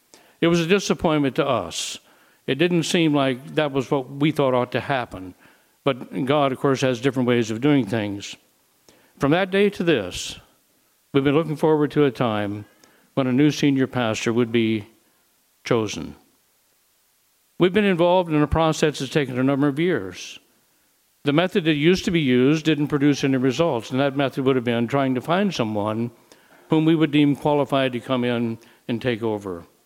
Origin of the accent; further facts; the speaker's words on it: the South, United States; I'm from the South. I didn't even have a pair of overshoes.